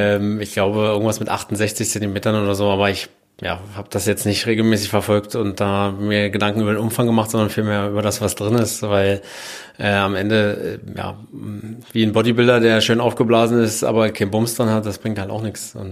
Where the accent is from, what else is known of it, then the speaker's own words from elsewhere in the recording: Cottbus, Brandenburg, Germany; also born or lived in Berlin; hier bin ich groß geworden. Ja, ich meine, ich komme aus der Weltstadt Berlin, aber meine Heimat ist Cottbus geworden. Und ich bin sogar vor 24 Jahren schon im Sommer 2000 mit 13 Jahren hierher gegangen aufs Internat.